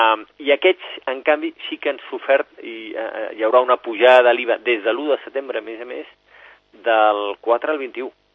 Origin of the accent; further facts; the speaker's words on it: Sant Cugat del Vallès, Catalonia, Spain; jo sóc de Sant Cugat.